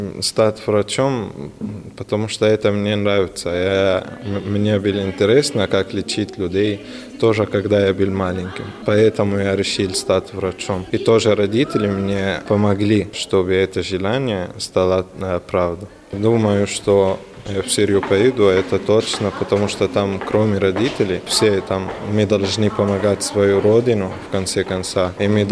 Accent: Syria; Russian is a second language; moved away as an adult; now in Novgorod, Russia; Я приехал из Сирии, туда, в Новгород, чтобы учиться на лечебном факультете гинекологом.

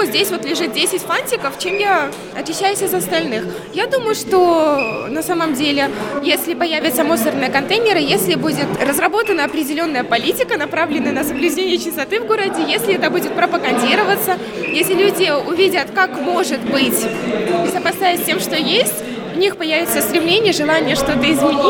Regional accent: Minsk Region, Belarus; Мы из Минска. Я из Минского района, в принципе, не так далеко

